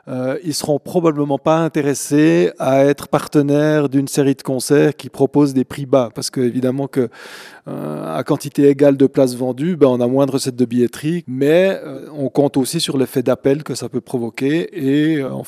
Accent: La Chaux-de-Fonds, Neuchâtel, Switzerland; born there; je suis quelqu'un qui est implanté dans la région aussi. Je suis né à La Chaux-de-Fonds. Je suis pas quelqu'un qui est parachuté de Zurich ou de Berne

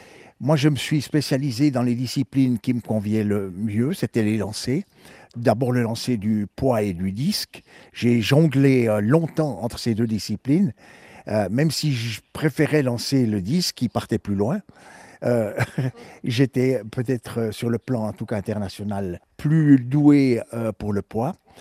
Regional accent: Neuchâtel, Switzerland; Je suis toujours fidèle à Neuchâtel et à tout ce que Neuchâtel représente dans ma vie. Depuis le berceau de mon enfance à La Coudre, je suis un enfant de La Coudre et fier de l'être, un quartier dans lequel j'ai tout trouvé

